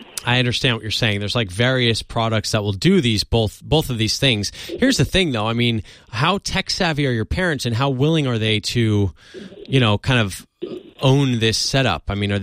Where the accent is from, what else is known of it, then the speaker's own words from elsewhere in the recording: Clifton, New Jersey, United States; Oh, I'm from Clifton, which is right next door.